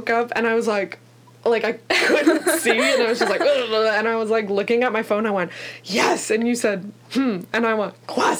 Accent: Pennsylvania, United States; Like, I'm from Pennsylvania, which I know isn't New York, but it's close enough.

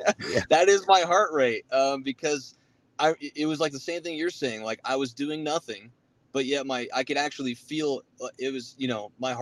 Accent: Phoenix, Arizona, United States; well, I grew up in the big city too, right? I grew up in Phoenix.

